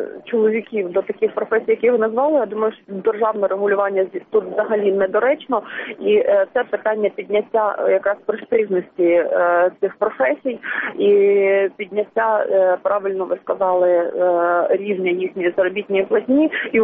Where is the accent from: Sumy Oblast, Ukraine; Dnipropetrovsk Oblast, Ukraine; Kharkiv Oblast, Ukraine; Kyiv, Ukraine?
Dnipropetrovsk Oblast, Ukraine; Dnipro; я сама з Дніпропетровська